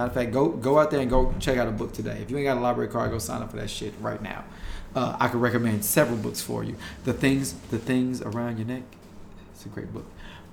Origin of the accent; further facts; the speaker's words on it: St. Louis, Missouri, United States; I'm from St. Louis. We can't pronounce R's.